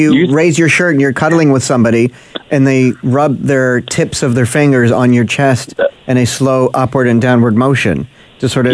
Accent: Toronto, Ontario, Canada; born there; I was born in Toronto. I still live in Toronto. I'm currently 40 years young

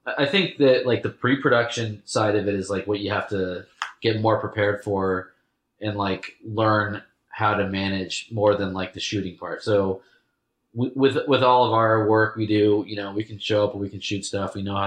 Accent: United States; And that was my whole, like, I'm an American.

